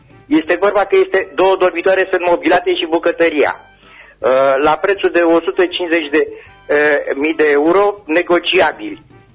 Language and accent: Romanian; Săvârșini, Arad County, Romania; sunt din Săvârșini și am și eu o casă de vânzare.